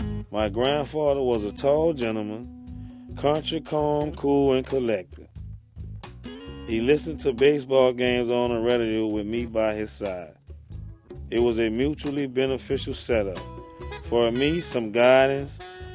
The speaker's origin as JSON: {"language": "English", "town": "New Orleans", "region": "Louisiana", "country": "United States", "tie": "born or raised there", "said": "Right now I'm 40 years old. I'm from the Desire Housing Complex, where God blessfully raised me up at."}